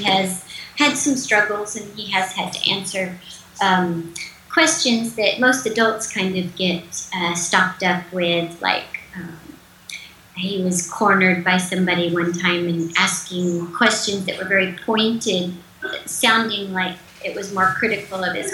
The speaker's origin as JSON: {"language": "English", "region": "Texas", "country": "United States", "tie": "born or raised there", "said": "We grew up in South Texas where there was comfort food of every manageable thing that wasn't healthy for us."}